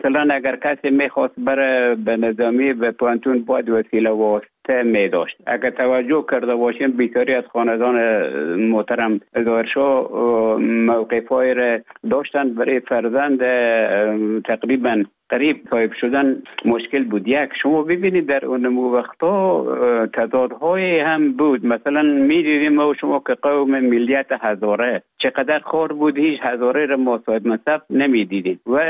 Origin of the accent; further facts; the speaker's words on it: Afghanistan; moved away as an adult; also born or lived in Russia; now in Finland; آمدم به طرف های روسیه و از روسیه آمدم به ایج بفنلان.